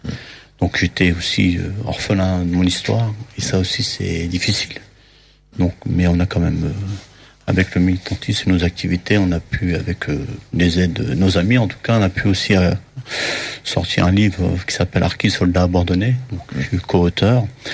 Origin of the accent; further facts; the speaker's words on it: Dreux, Centre-Val de Loire, France; born there; moi, je suis né à Dreux, hein. Je suis né en 1969.